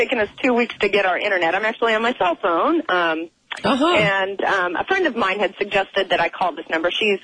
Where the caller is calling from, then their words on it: Ocean Shores, Washington, United States; I'm actually in Ocean Shores, Washington right now.